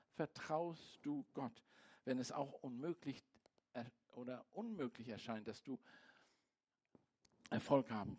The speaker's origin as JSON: {"language": "German", "country": "Germany", "said": "dass ich ein Deutscher bin. Und habe ich gesagt, ich bin ein Deutscher. Und das hat mein Volk gemacht."}